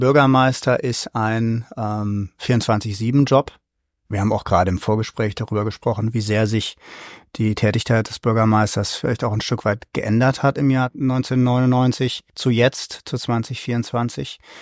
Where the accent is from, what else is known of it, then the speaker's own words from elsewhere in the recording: Rhineland, Germany; ich bin ja Rheinländer.